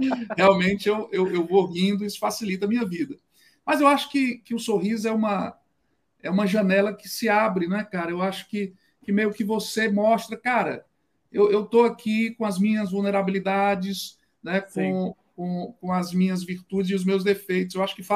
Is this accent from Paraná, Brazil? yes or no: no; Fortaleza, Ceará, Brazil; eu sou de Fortaleza, Ceará.